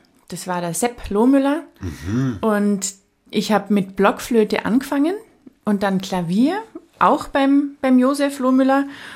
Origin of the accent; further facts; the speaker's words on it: Rangendingen, Baden-Württemberg, Germany; also born or lived in Freudenstadt; Und 6 Jahre lang habe ich dann auch im Kreis Freudenstadt gewohnt mit meinen Eltern. Und dann sind wir in Zollernalbkreis gezogen, und zwar nach Rangendingen.